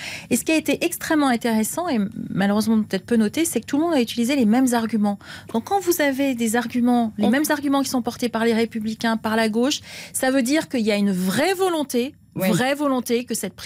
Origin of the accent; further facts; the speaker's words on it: Montauban, Occitanie, France; parce que je suis de Montauban, et donc je prends l'aéroport, l'avion à Toulouse